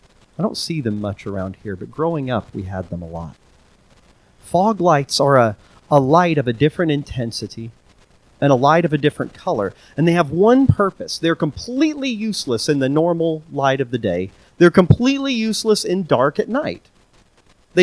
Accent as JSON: {"language": "English", "region": "Oklahoma", "country": "United States", "tie": "born or raised there", "said": "Where I grew up in Oklahoma, fog was a pretty common thing. We lived in a very flat area where there was a lot of moisture"}